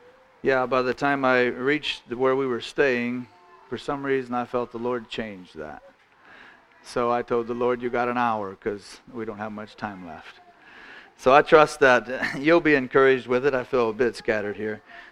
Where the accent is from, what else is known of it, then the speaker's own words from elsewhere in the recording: Indiana, United States; I'm from Indiana. I live 6 miles from the Ohio line, but I'm hours from here.